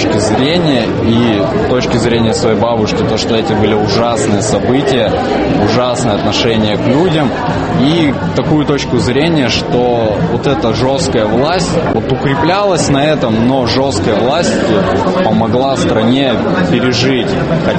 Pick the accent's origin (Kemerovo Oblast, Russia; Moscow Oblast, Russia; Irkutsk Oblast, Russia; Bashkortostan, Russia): Irkutsk Oblast, Russia; Usolye-Sibirskoye; я приехал из Иркутской области, город Соль-Сибирская, учусь в 11 классе физико-математическом